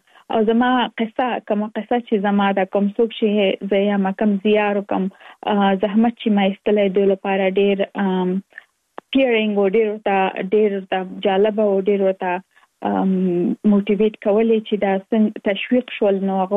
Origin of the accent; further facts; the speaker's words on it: Kabul, Afghanistan; now in Virginia, United States; زه اف کورس د افغانستان یم. په افغانستان کې زیږیدلې، کومرېستا کې مې په افغانستان په کابل کې تر سره کړې دي، او وروسته لاغه لکه مونږ ټول چې یو مسافر شوی یم په امریکا کې، اوس په ورجینیا ایالت کې ژوند کوم.